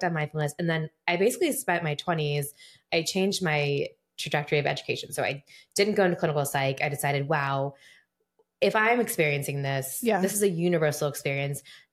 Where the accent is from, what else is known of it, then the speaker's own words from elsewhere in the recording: Columbus, Ohio, United States; I was raised in the Browns football. I'm from Columbus.